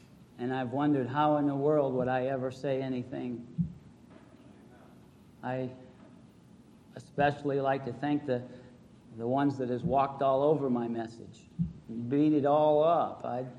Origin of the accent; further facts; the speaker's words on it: Florida, United States; I do say that I am glad that I am from Brevard County, Florida, where we only counted them one time.